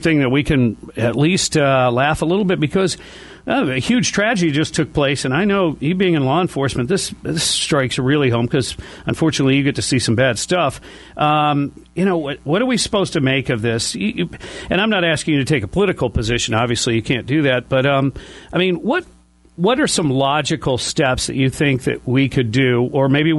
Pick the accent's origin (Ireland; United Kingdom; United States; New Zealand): Ireland; I'm Irish